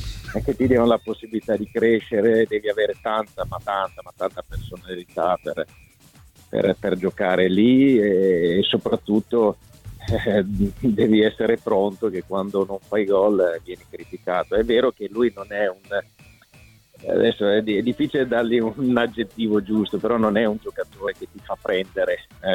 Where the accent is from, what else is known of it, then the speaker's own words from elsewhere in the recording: Rome, Lazio, Italy; e essendo anche romano non è così semplice quando iniziano a avercela con te